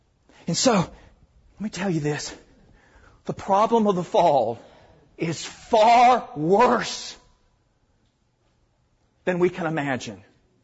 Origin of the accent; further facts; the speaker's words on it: Norfolk, Arkansas, United States; accent: southern; I'm originally from Norfolk, Arkansas. You can tell my southern accent.